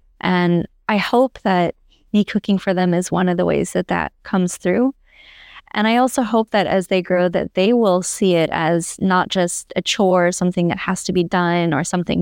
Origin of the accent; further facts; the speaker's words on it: Colorado, United States; also born or lived in New Mexico; I'm from Southern Colorado, Northern New Mexico. That's like, we don't do anything without green chilies in it.